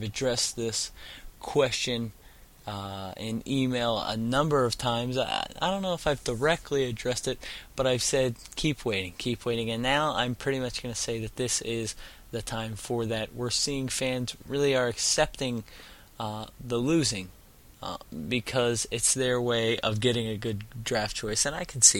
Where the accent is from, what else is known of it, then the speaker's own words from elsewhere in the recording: Baltimore, Maryland, United States; even though I'm from Baltimore, as most people are, I am just anti-Colts